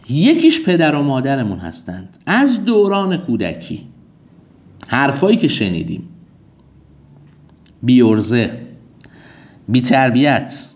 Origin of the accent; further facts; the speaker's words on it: Iran; born there; اصلا چرا من باید تو ایران به دنیا میومدم؟ جا قحط بود که من تو ایران به دنیا اومدم با این همه بدبختی